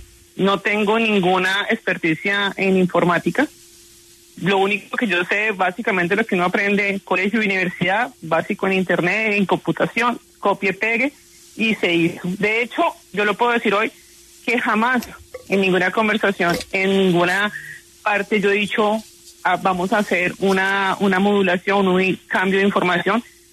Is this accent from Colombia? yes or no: yes; Colombia; moved away; varias cosas que yo no pude traerme conmigo en el momento que yo salí de Colombia